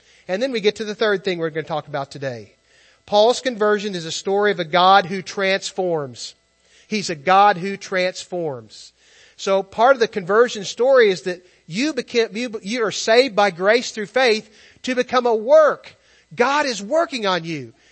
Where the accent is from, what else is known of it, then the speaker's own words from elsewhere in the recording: United States; I grew up in America, so I'm chosen.